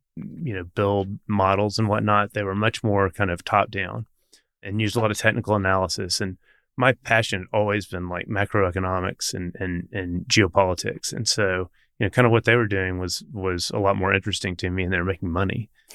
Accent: Fort Worth, Texas, United States; I grew up in Fort Worth, you know, Richard Rainwater, I think maybe the greatest investor of the 20th century, you know, lived here.

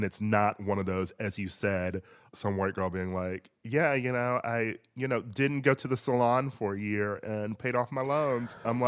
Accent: Milwaukee, Wisconsin, United States; I lived in Milwaukee. I did want to stay in my hometown.

